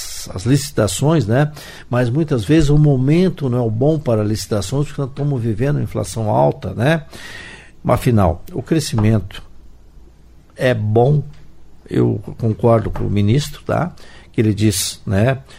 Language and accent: Portuguese; Brazil; Eu sou americano do Sul. Eu tenho orgulho muito grande. Eu sou brasileiro.